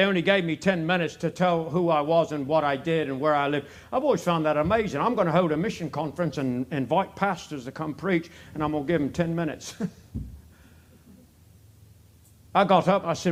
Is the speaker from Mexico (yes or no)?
no; Papua New Guinea; moved away; We came over from New Guinea and we were the outcast. We were the oddballs and the ones who just didn't fit in.